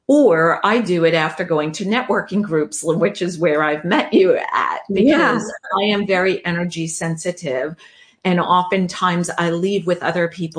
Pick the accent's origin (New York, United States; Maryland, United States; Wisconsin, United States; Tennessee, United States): New York, United States; Remember, I'm a New Yorker.